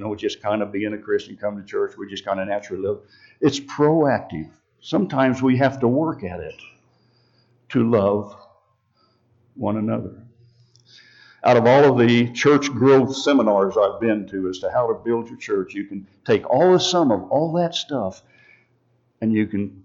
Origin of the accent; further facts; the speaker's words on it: Bartlesville, Oklahoma, United States; She was raised in First Baptist Church, Bartlesville, Oklahoma, a great church. And I was raised in the First Nazarene Church, some blocks away from that church, the Baptist Church.